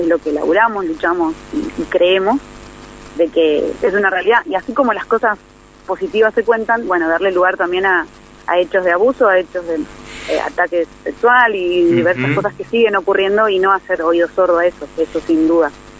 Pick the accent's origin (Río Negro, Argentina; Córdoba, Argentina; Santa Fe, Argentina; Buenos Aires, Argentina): Buenos Aires, Argentina; si bien soy de Buenos Aires, como bien decía Paula en la presentación, de la zona oeste